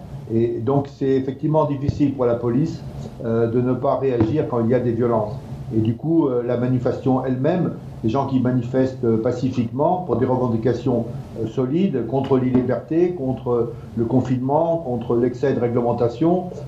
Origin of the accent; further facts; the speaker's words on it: Lyon, Auvergne-Rhône-Alpes, France; d'abord je voudrais dire que je suis lyonnais